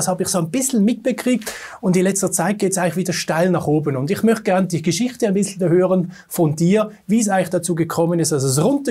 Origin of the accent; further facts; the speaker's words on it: Switzerland; denn für mich als Schweizer hat TCM einen unglaublich hohen Stellenwert.